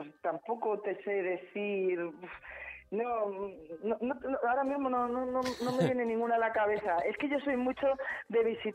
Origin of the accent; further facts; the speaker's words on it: Bocairent, Valencian Community, Spain; me voy a quedar con mi pueblo, con Bocairente.